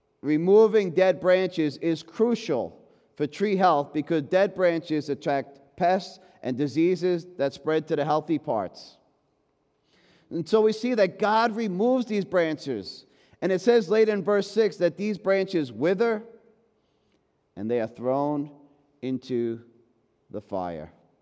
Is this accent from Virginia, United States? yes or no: no; Long Island, New York, United States; I grew up on Long Island, so I'm not too familiar with the agricultural process of grafting.